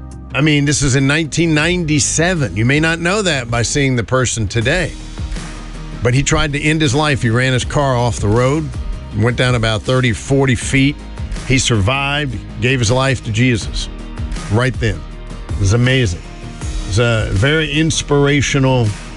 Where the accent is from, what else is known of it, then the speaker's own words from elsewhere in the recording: Southern United States, United States; I'm a Southerner. To me, squash is yellow.